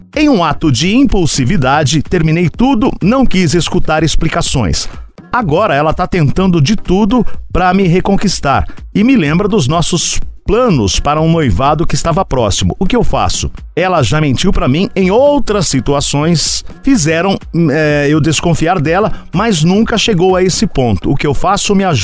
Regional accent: Belo Horizonte, Minas Gerais, Brazil; sou de BH, tenho 32 anos, canceriana

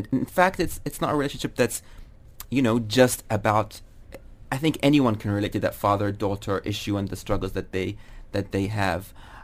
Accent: Iraq; And I'm from Iraq and I have not found many novels about Iraq in English that go through a lot of the social lives of families and of people who have lived in Iraq throughout all the different wars there.

